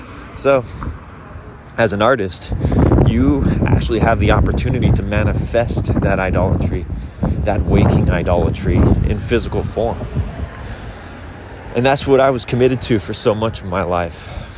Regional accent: Philadelphia, Pennsylvania, United States; I grew up in Philadelphia and went to a church called New Life Presbyterian.

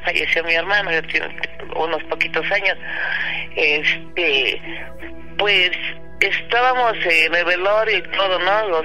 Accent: Morelia, Michoacán, Mexico; yo soy de Morelia, Michoacán, mi mamá también.

